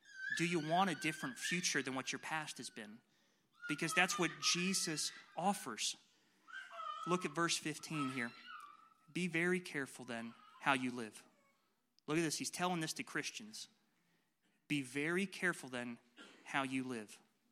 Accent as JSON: {"language": "English", "region": "South of England", "country": "United Kingdom", "said": "I'm an English guy from the South."}